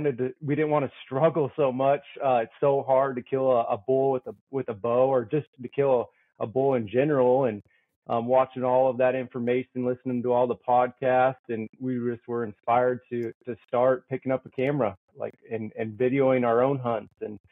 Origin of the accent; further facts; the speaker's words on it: Alaska, United States; moved away as an adult; now in Southwest Washington, United States; I'm part of the Tall Timber crew. There's four of us, born and raised in Alaska, moved to Southwest Washington for college, met my wife here, and the rest is history.